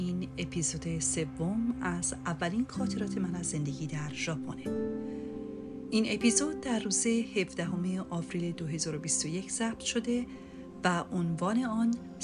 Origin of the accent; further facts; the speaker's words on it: northern Iran, Iran; یاد ایستگاه های اتوبوس و شهر خودمون تو شمال ایران افتادم که اصلا فضای خوبی نبود